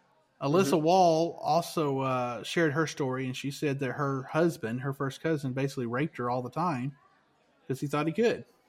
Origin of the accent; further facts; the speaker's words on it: Arkansas, United States; now in Texas, United States; I'm a Texan now. I'm a converted Texan. I'm really an Arkansan who came here for you know, money.